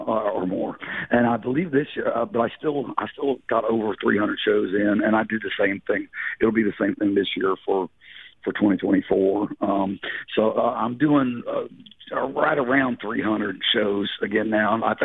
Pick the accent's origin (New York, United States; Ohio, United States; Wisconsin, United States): Ohio, United States; Norwood; now in Texas, United States; Yeah, I'm originally from Norwood, Ohio, which is, well, they call it a city within a city. It's surrounded by Cincinnati.